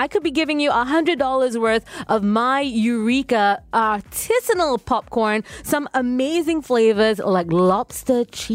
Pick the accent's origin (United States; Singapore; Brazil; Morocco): Singapore; Ang Mo Kio; And I grew up in Ang Mo Kio, and it's just gigantic. It's such a huge estate, so it's very conducive for cycling.